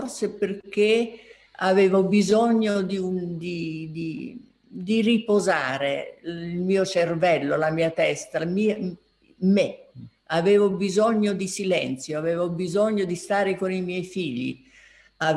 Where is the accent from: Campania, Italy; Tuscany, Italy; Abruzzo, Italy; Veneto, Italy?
Campania, Italy; Naples; Io sono una napoletana al 1000% e questo non lo dimenticherò mai.